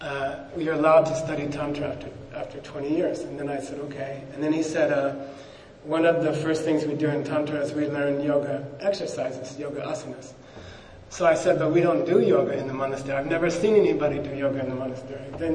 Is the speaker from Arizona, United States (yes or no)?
yes; Phoenix, Arizona, United States; also born or lived in Tibet; I grew up in Phoenix about 100 years ago. And then spent many years in Tibetan monasteries, like 20 years.